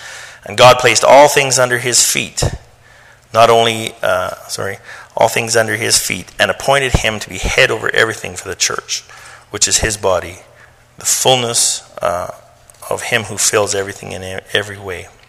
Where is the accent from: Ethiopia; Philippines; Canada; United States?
Canada; We are Canadian.